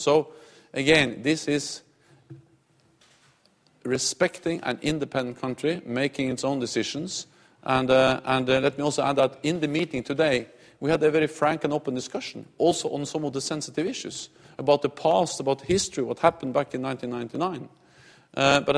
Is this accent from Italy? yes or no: no; Norway; I'm from Norway, and we have two neighbors, Sweden and Finland.